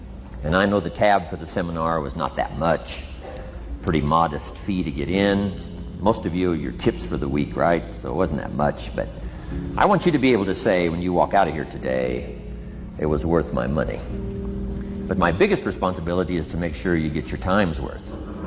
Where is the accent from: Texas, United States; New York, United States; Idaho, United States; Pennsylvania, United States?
Idaho, United States; I grew up in Idaho, farm country, southwest corner of Idaho. In fact, my father still lives on the old homestead where I grew up.